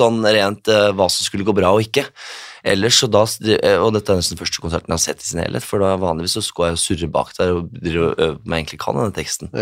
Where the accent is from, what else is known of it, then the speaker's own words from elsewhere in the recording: Skien, Telemark, Norway; Hjemme i Skien der.